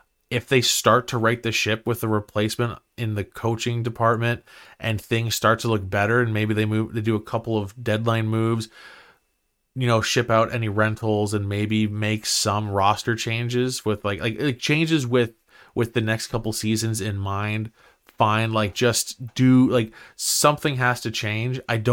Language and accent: English; Barrhaven, Ontario, Canada; I grew up in Barrhaven. Okay, I grew up in Barrhaven.